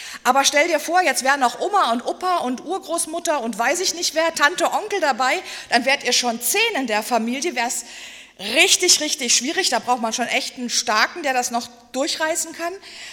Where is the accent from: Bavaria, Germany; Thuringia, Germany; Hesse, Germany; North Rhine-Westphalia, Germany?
Bavaria, Germany; Neuburg an der Donau; habt ihr vielleicht schon vorhin das erste Mal gehört. Ich komme hier aus der Gemeinde, aus dem Bezirk Ingolstadt, Neuburg an der Donau.